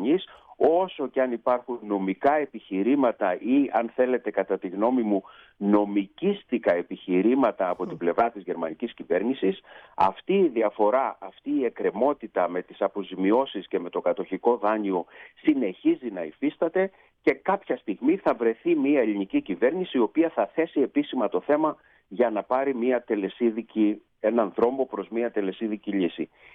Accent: Central Macedonia, Greece; εγώ επειδή μεγάλωσα στην Χαλκιδική και στην διάρκεια της δικτατορίας ήμουν μικρό παιδί, μαθητής στο δημοτικό σχολείο

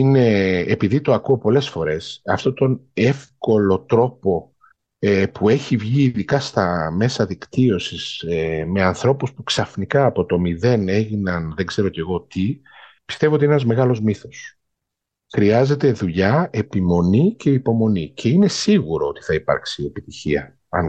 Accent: Greece; moved away as an adult; also born or lived in Gothenburg, Sweden / Stockholm, Sweden; now in Denmark; φύγαμε λοιπόν από την Ελλάδα το 12, πήγαμε στη Σουηδία, στο Γκέτεμπορκ, αρχικά για ένα χρόνο και αργότερα μετά από ένα χρόνο μετακομίσαμε στη Στοκχόλμη.

